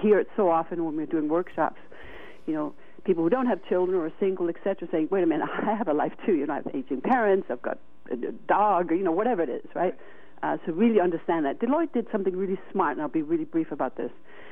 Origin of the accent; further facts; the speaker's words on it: Copenhagen, Capital Region of Denmark, Denmark; English is a second language; I mean, you hear an accent probably in my language here. I'm Danish, right? So I was brought up in Copenhagen, you know, into my adulthood.